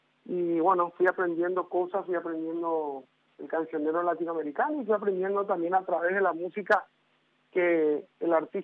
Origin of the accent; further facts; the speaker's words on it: Paraguay; que tenía que ver un poco con lo que somos nosotros los paraguayos. Y ahí sí que fundamentalmente tiene que ver el idioma guaraní, porque es el idioma que nosotros hablamos, es el idioma en que nosotros sentimos, es la forma en que vemos la vida.